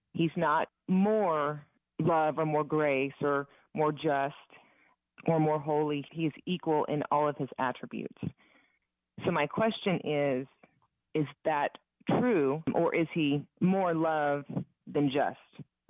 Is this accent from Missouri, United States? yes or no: no; Taylor, Texas, United States; I am from Taylor, Texas.